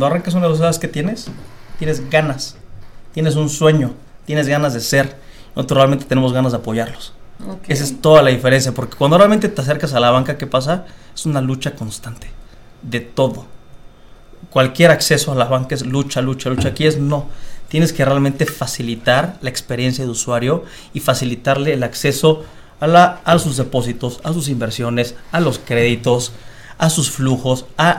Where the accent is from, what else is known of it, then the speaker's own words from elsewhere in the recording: Mexico; nosotros arrancamos en México, primero porque somos mexicanos, entonces aquí crecimos